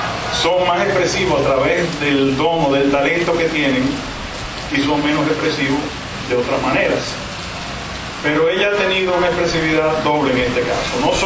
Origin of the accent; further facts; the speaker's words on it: Dominican Republic; Y nosotros, de aquí, estamos acostumbrados al colorido, a diario. Nacimos y nos movemos entre colores.